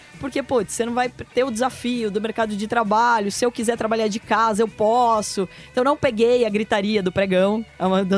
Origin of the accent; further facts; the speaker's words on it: Porto Feliz, São Paulo, Brazil; porque eu sou de Porto Feliz, né? Tem 50 mil habitantes